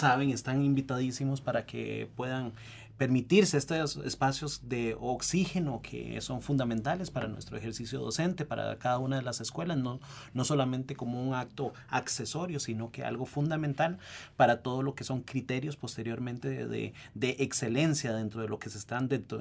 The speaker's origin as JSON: {"language": "Spanish", "country": "Costa Rica", "said": "es el que estamos viviendo hoy por hoy como sociedad costarricense"}